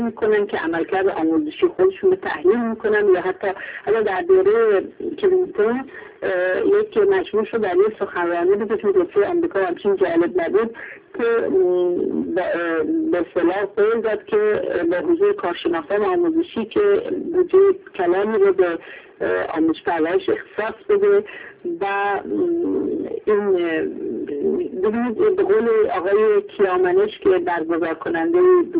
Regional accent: Iran; مسلماً به عنوان یک ایرانی از مقایسه این ارزشیابی ها در سطح جهانی نه تحقیر ایرانی رو مد نظر داریم

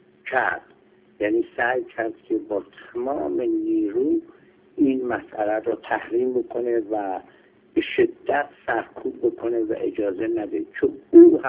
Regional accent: Iran; ما ایرانی هستیم

